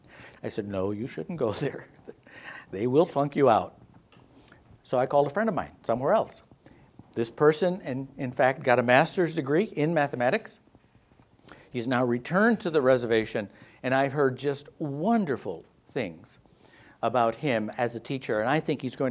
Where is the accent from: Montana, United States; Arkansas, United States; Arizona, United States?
Arizona, United States; Tucson; So I grew up in Tucson at a time when the Anglo community was trying to make us believe that we were second-class citizens.